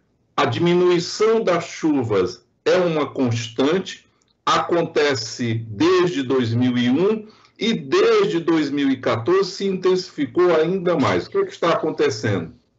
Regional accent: Ceará, Brazil; como diz uma música lá do Ceará, da minha terra

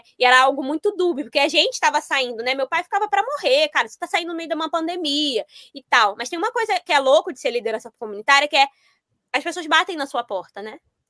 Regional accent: Caxias, Maranhão, Brazil; now in São Luís, Brazil; que eu tô em São Luís do Maranhão, lá em Caxias, minha terra.

